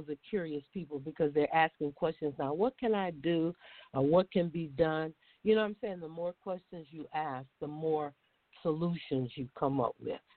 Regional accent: Louisiana, United States; No, Louisiana.

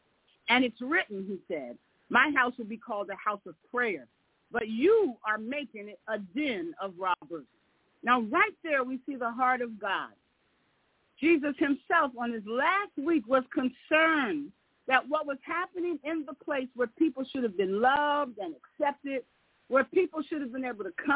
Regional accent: United States; I knew where I grew up in America, we used to have little city centers.

